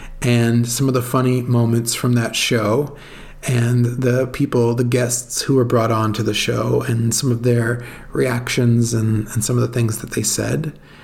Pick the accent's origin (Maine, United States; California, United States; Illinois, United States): California, United States; When I grew up in California, there would be really, really foggy parts of the winter.